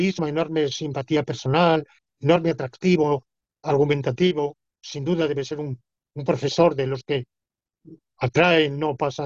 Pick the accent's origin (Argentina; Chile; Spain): Spain; Alicante, Valencian Community; en mi tierra natal, en Alicante